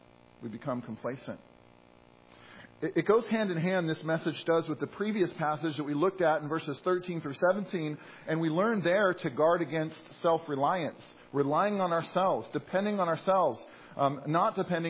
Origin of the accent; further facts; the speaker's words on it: San Diego, California, United States; I grew up in San Diego, just past the border, went back and forth many times.